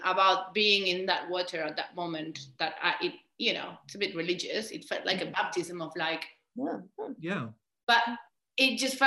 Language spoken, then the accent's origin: English; Argentina; I grew up in Argentina, but my dad's family is from Italy, from a fishing village called Camogli, close to Genoa.